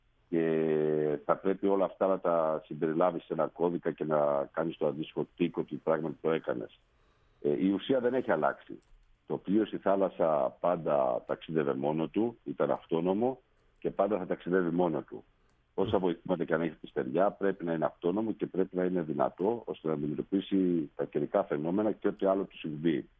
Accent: Thessaly, Greece; απαντάται μόνο σε μια περιοχή στην Ελλάδα, είναι δίπλα στο χωριό μου. Είναι κάτω από τη λίμνη του Πλαστήρα, στον ποταμό Μέγκοβα.

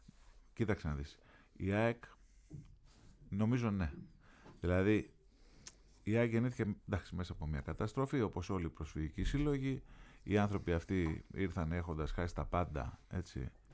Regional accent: Ionian Islands, Greece; Εγώ είμαι Κεφαλονίτης, όπως είπαμε. Δεν έχουμε καμία απολύτως σχέση με πρόσφυγες και προσφυγιά.

